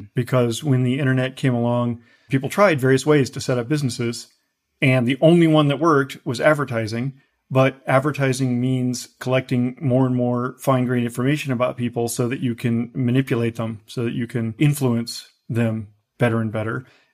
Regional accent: United States; I'm an American patriot, so you'll find me speaking from a real like American exceptionalism point of view.

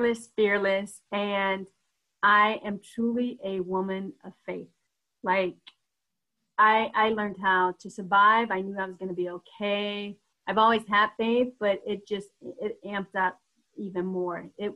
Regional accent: Denver, Colorado, United States; I'm coming from Denver and you saw only Bronco football players

